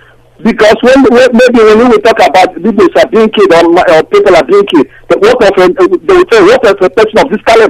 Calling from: Madrid, Community of Madrid, Spain; I'm calling from Madrid, Spain.

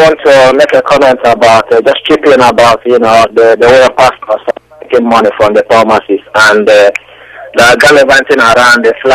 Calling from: United Kingdom; I'm calling from United Kingdom.

